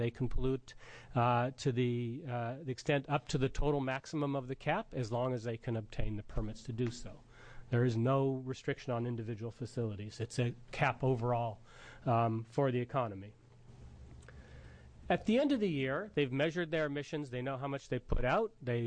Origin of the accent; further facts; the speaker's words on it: California, United States; That presentation that you just saw is very familiar to me as a Californian.